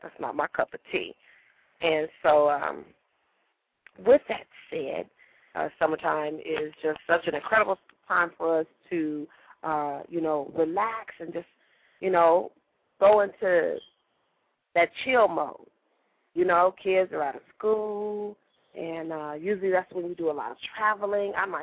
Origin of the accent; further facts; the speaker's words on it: Phoenix, Arizona, United States; because y'all know I'm from Phoenix. So I'm just like, I love the heat.